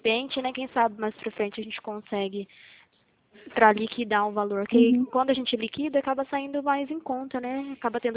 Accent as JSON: {"language": "Portuguese", "town": "Presidente Prudente", "region": "São Paulo", "country": "Brazil", "said": "Sou de Presidente"}